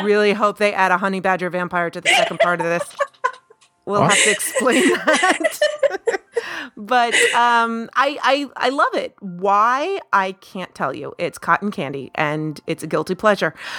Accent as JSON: {"language": "English", "country": "United States", "lives_now": "Canada", "said": "I'm American too, but I'm in Canada."}